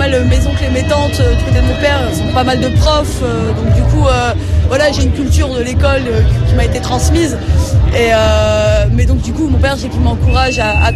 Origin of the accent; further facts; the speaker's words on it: Hauts-de-France, France; je suis pas de région parisienne, moi je viens du Nord-Pas-de-Calais. Bon, mine de rien, même si je vivais à Lille, quand j'étais à la fac à Lille, j'ai fait ma licence là-bas.